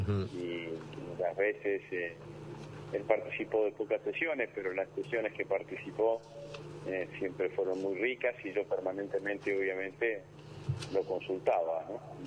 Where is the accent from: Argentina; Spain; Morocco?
Argentina; Vera, Santa Fe; now in Rosario, Argentina; Nací, si bien vivo en Rosario hace más de 40 años, nací, hice toda mi escuela primaria y secundaria en el interior del interior, en una localidad muy chica que se llama Vera, en el norte de la provincia de Santa Fe.